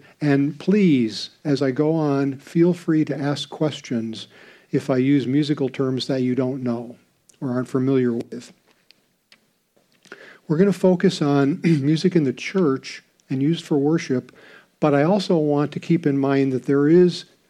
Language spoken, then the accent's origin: English; New England, United States; I grew up in New England, and the style of music that I was used to was very traditional